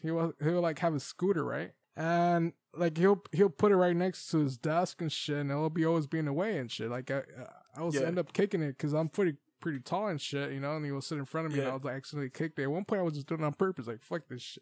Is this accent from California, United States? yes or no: yes; Los Angeles, California, United States; Do you know where the fuck I live? I come all the way from South Central, bitch.